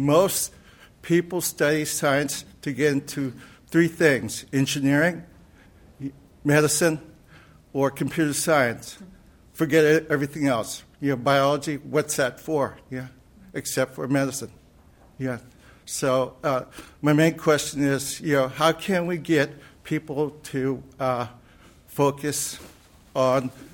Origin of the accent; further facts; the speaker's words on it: San Francisco, California, United States; I grew up in San Francisco. I'm one of those Sputnik educated kids that grew up.